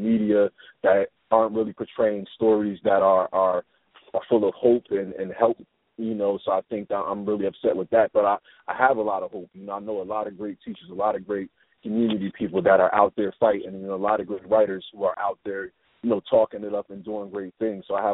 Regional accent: New Jersey, United States; You know, just, you know, growing up in North Jersey, also, you know, Newark, you know, Brunswick, you know, everywhere around

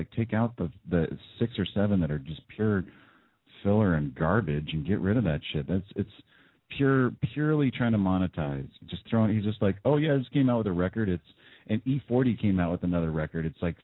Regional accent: San Jose, California, United States; I grew up in the South Bay in San Jose, and I always had an affinity because we're kind of split down the middle as far as like location wise

